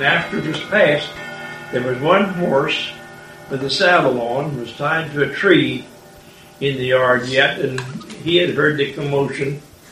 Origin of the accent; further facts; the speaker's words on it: Stuarts Draft, Virginia, United States; born there; Well, I was born near Stewart's Draft in Augusta County, Virginia, Shenandoah Valley.